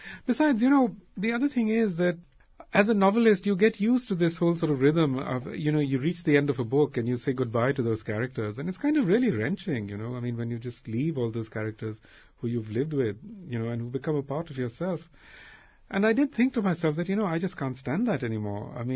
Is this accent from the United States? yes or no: no; India; And, you know, I'm from India, which was, in some sense, one of the major players in this.